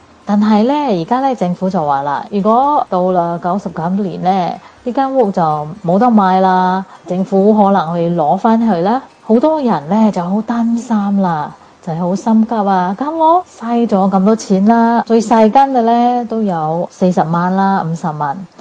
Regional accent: Singapore; 各位哥哥姐姐大家好，我是新加坡的

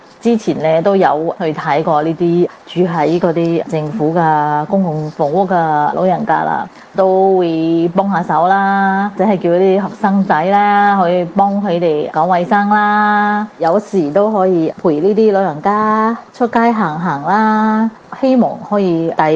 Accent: Singapore; 各位哥哥姐姐大家好，我是新加坡的

